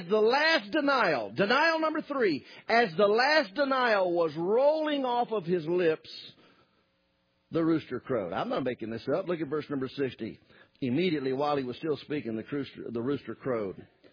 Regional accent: Southern United States, United States; accent: Southern; kind of like my speech betrays me as a Southerner.

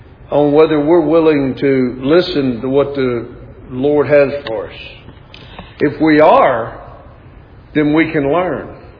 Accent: the South, United States; When I grew up in the South, I heard preacher after preacher after preacher

